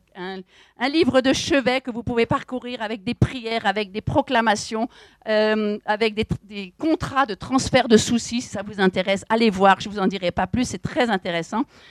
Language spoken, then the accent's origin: French; Grand Est, France; also born or lived in Switzerland; moi je suis alsacienne, mais j'ai vécu longtemps en Suisse